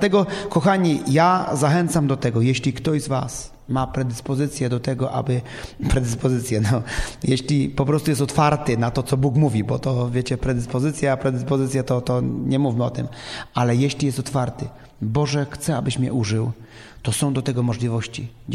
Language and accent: Polish; Katowice, Silesian Voivodeship, Poland; bo ja pochodzę z Katowic, ze zboru w ogóle się nawróciłem w Katowicach